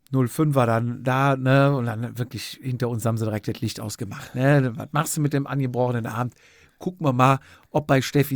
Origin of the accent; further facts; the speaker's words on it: Cologne, North Rhine-Westphalia, Germany; ich komme auch aus Köln